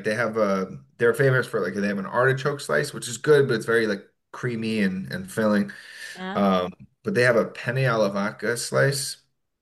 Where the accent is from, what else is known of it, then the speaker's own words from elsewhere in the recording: New York, United States; and I grew up in New York, so a lot of great pizza spots.